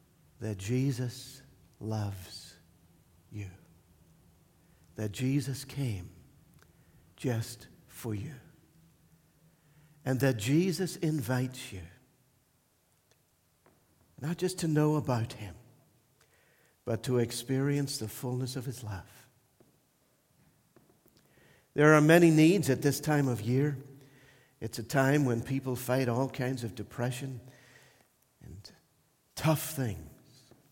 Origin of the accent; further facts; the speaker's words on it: Ireland; I grew up in Ireland making all kinds of bangs called explosions.